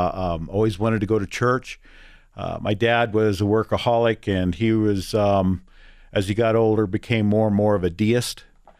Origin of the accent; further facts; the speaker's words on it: Texas, United States; born there; also born or lived in Oklahoma / Kansas / New Mexico; Well, I was born in Texas and spent time in the South, Texas, Oklahoma, Kansas, New Mexico.